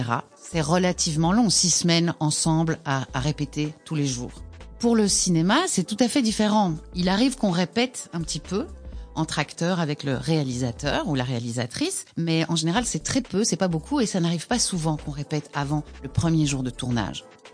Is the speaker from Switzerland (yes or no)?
no; La Louvière, Wallonia, Belgium; j'ai commencé à l'académie de ma ville, parce que je viens de la Louvière.